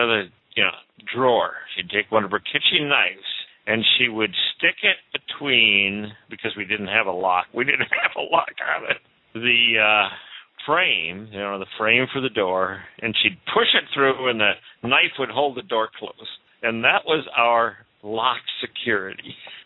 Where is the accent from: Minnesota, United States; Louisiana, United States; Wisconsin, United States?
Minnesota, United States; Minneapolis; I was raised in the city. I was raised in Minneapolis, and Minneapolis is a bigger city, but back in the 50s and 40s, it was a much calmer place than New York or Chicago or Detroit.